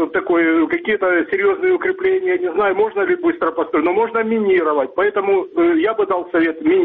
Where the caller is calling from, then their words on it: Dnipro, Dnipropetrovsk Oblast, Ukraine; город Днепр.